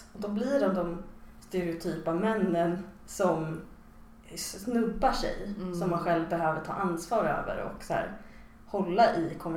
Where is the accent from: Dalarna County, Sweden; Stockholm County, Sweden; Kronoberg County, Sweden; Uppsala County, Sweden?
Stockholm County, Sweden; Stockholm; Nej. Jag är från Stockholm.